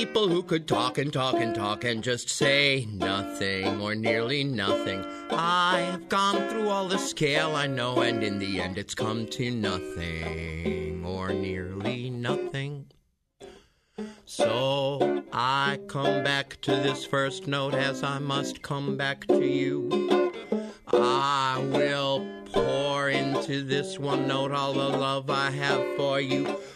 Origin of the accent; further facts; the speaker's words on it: Brooklyn, New York, United States; also born or lived in Reading / Staten Island; now in Yellow Springs, United States; I come to Yellow Springs from Brooklyn by way of Reading and Staten Island.